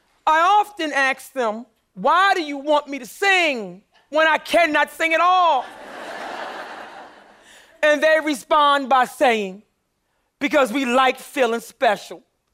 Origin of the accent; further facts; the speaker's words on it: Philadelphia, Pennsylvania, United States; I grew up poor in North Philadelphia too. I know what it feels like to wonder if there's ever going to be any way out of poverty.